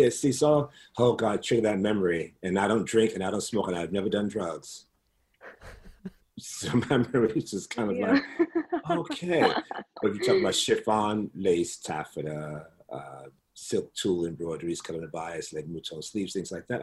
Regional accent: Bronx, New York, United States; I grew up in the South Bronx in the hood.

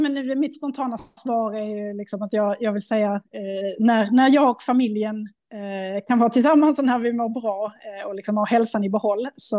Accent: Skåne, Sweden; now in Stockholm, Sweden; Vi är ju födda och uppvuxna i Skåne. Båda två har våra föräldrar där också.

